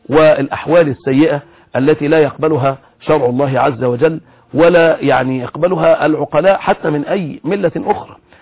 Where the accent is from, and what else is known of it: Egypt